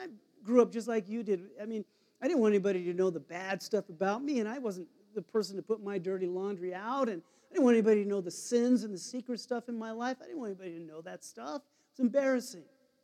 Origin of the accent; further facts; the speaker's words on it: Nevada, United States; And we grew up in Nevada, and his parents owned one of the largest casinos in the entire state.